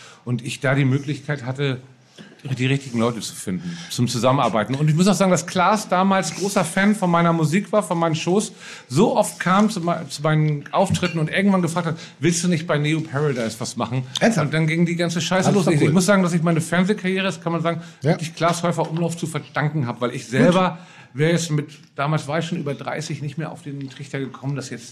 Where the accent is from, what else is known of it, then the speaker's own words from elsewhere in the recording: Hamburg, Germany; now in Berlin, Germany; Lockstedt, das ist Hamburg für mich. Aber sage ich auch nur, weil ich da aufgewachsen bin auf der Seite.